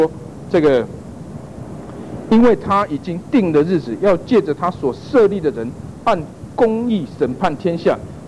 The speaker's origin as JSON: {"language": "Chinese", "country": "Taiwan", "said": "所以你知道我是从台湾来的哈，哦，啊，我对这个大陆的背景哦，实在是一窍不通这样哈"}